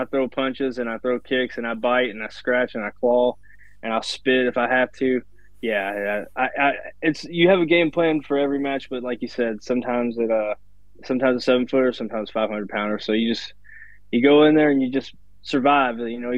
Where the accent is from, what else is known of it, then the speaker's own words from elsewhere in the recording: Indiana, United States; born there; I was born in Indiana, so I like to have a couple places I wrestle in Indiana, and Paradigm's just a hometown show.